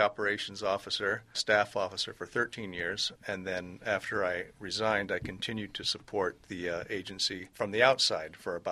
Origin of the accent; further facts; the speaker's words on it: Southwest, United States; I grew up in the American Southwest.